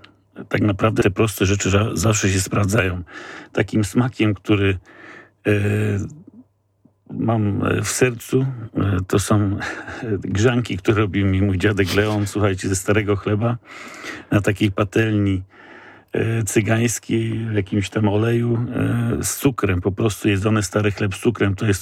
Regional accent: Przeźmierowo, Greater Poland Voivodeship, Poland; No jestem z Przyźmierowa de facto pod Poznaniem, czyli jesteśmy faktycznie ze stolicy Wielkopolskiej, właściwie ze stolicy części zamiennych, bo Przyźmierowi była pierwsza giełda samochodowa.

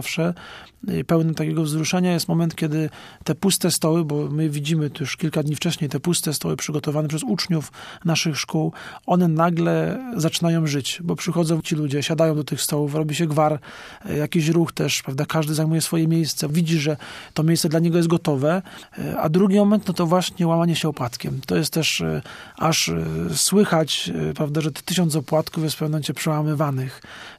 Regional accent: Poznań, Greater Poland Voivodeship, Poland; pochodzę z Poznania

